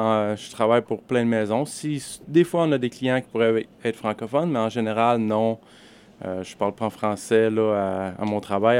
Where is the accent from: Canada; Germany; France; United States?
Canada; La Corne, Quebec; J'ai grandi dans un petit village dans le nord du Québec qui s'appelle La Corne, un petit village de 500 habitants. Et puis j'ai habité là pour jusqu'à temps que j'ai environ 18 ans.